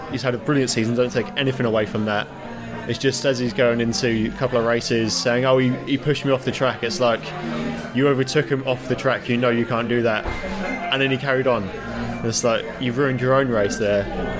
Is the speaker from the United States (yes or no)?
no; United Kingdom; it's always good to see on the grid as a Brit anyway